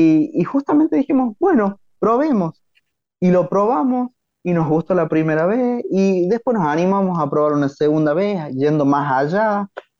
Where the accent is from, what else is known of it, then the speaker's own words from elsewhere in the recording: La Rioja, Argentina; nuestra provincia, porque también nosotros, como riojanos y riojanas